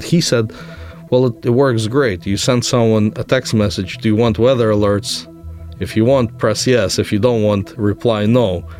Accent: United States; listen, I'm an American. I live paycheck to paycheck.

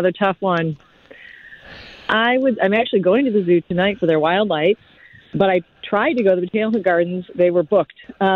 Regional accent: Michigan, United States; You know, I'm from Michigan, not too far from Chicago, so that's just how I grew up.

